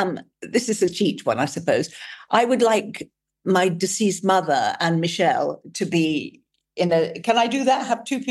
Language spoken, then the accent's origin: English; England, United Kingdom; because I grew up in England, I'm actually more Irish than English.